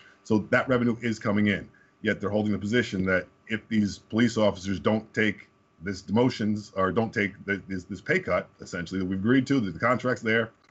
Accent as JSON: {"language": "English", "town": "Summit", "region": "New Jersey", "country": "United States", "tie": "born or raised there", "said": "As you said, Summit is a very nice town. I grew up in Summit. I love the city."}